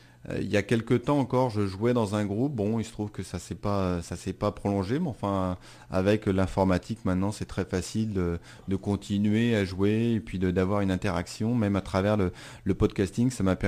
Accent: Paris, Île-de-France, France; Moi, je suis un Parisien de Paris.

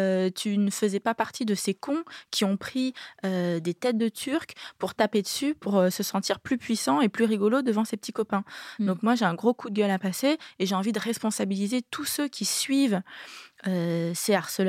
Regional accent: France; born there; je suis née en France, d'origine vietnamienne

